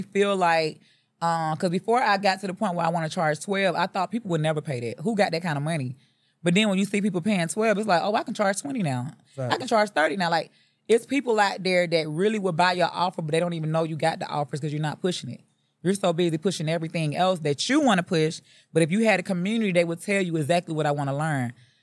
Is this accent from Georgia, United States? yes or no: yes; McRae, Georgia, United States; I'm from McRae, Georgia.